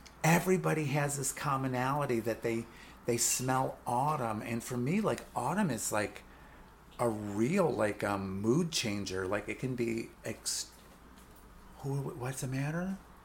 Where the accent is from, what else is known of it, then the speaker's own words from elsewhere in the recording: Midwest, United States; I grew up in the Midwest.